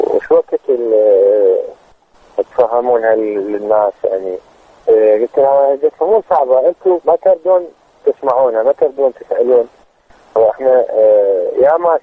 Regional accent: Iraq; مشكلتنا أنه المغني العراقي من يروح يقدم نفسه خارج العراق يروح يقدم نفسه بلون آخر أو بثوب حتى آخر أنا هذا ما نزعت الثوب العراقي

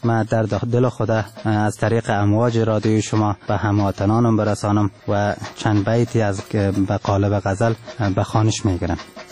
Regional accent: Afghanistan; first language Turkmen; Persian is a second language; البته به زبان مادریم ترکمنی

